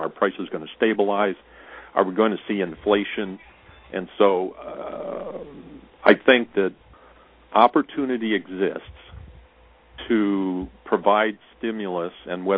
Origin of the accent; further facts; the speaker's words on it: Michigan, United States; I should have some affiliations to Romney, since his father was governor of my home state for a number of years, and an excellent one, as I recall.